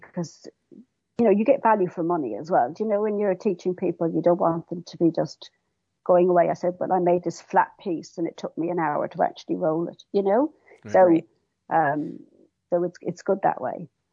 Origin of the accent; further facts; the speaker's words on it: Munster, Ireland; And my family, my dad is English, and my mum is from Kerry, so we grew up in Kerry